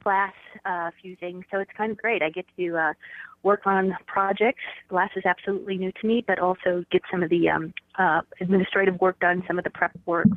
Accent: Milwaukee, Wisconsin, United States; moved away as an adult; also born or lived in Oshkosh; Wisconsin. So I've lived in Milwaukee before. So it's not it's a city that I spent most of the 80s in, most of the 90s, actually, till 1997 when we moved to Chicago. And I was born in Oshkosh, Wisconsin

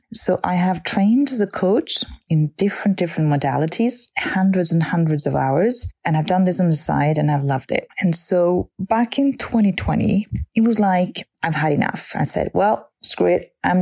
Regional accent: Norway; from Norway

